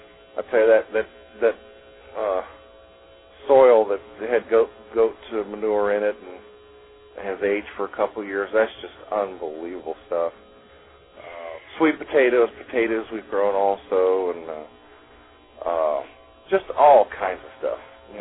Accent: Louisiana, United States; born or raised there; also born or lived in Mississippi

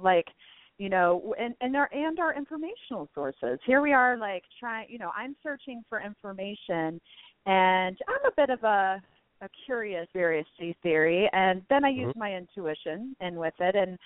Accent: Marysville, United States; But then I go to connect to where I grew up in Marysville

